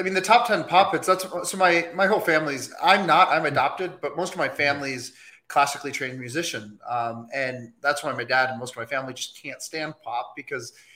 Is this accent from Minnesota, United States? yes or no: yes; Minnesota, United States; I'm from Minnesota, man. I know who I'm from Minnesota. I know who